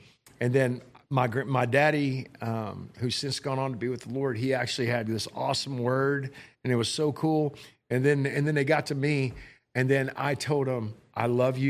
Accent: Texas, United States; As a Texan, we don't have rites of passage.

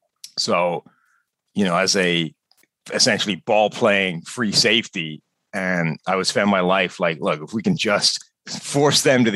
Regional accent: Ireland; decided that if I was going to get any chance of getting back to being Irish, I needed to actually be in Ireland. So moved back there

